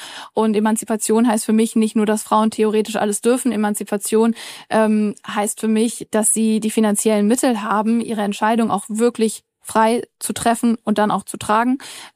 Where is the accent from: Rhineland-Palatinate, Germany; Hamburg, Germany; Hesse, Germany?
Hamburg, Germany; Also ich bin Hamburgerin, die Hanseaten kriegen schon, finde ich, in der Kinderstube gesagt, so Understatement ist die Währung.